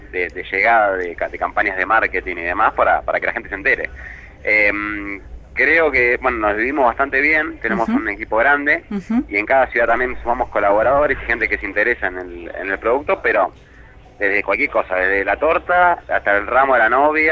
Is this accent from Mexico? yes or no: no; La Plata, Buenos Aires Province, Argentina; somos platenses